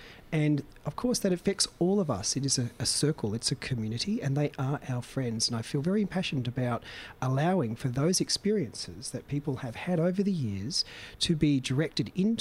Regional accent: Papua New Guinea; I was brought up in Papua New Guinea

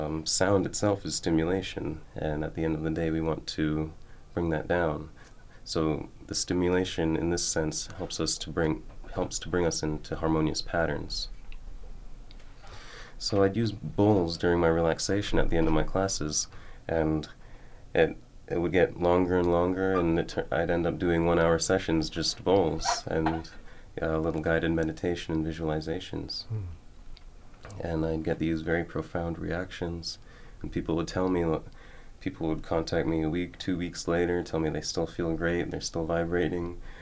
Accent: Jamaica; moved away; also born or lived in Bahamas; I'm from Jamaica originally, and we lived in the Caribbean. At this point, we were living in the Bahamas.

